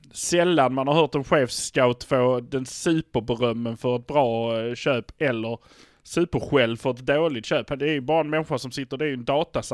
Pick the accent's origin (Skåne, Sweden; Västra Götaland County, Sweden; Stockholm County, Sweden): Skåne, Sweden; Malmö; Fördelen vi har, det är att vi är från Malmö.